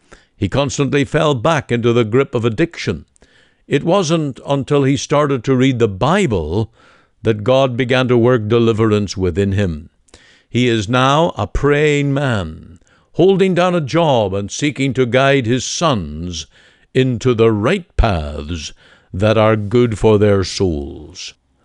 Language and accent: English; Canada; I speak as a Canadian with a burden for my fellow countrymen.